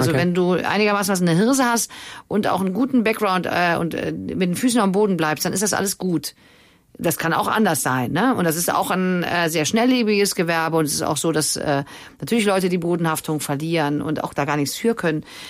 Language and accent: German; Viersen, North Rhine-Westphalia, Germany; now in Cologne, Germany; Köln ist meine Heimat geworden. Ne? Also die Heimat ist klar das, wo man sich zu Hause fühlt. Ne? Und meine Heimat ist trotzdem nicht, also Viersen ist deswegen nicht mehr nicht Heimat, aber jetzt ist mein Lebensmittelpunkt Köln.